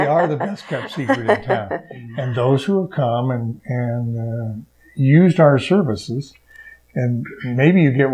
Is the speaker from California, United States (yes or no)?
yes; California, United States; moved away as an adult; I am a refugee from California. I moved here over 15 years ago and came to start a second career teaching.